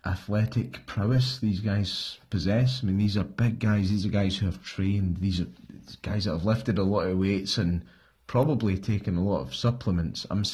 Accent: Scotland, United Kingdom; I'm from Scotland. A movie is a film.

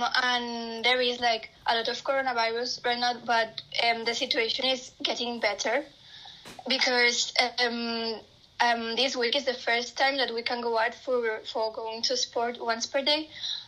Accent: Spain; English is a second language; I'm nearly 15, and I am from Spain. I live in Barcelona.

